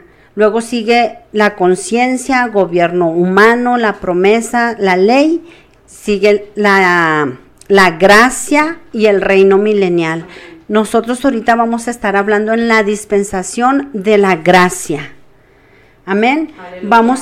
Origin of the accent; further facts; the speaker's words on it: Mexico; No conocíamos nosotros como pueblo mexicano venimos de tradiciones de los aztecas, de los mayas